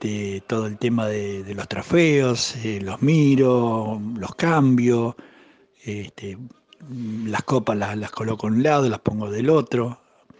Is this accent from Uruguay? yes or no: yes; Uruguay; moved away as an adult; now in Argentina; Pese a que yo soy uruguayo y hace 50 y pico de años que estoy acá en Argentina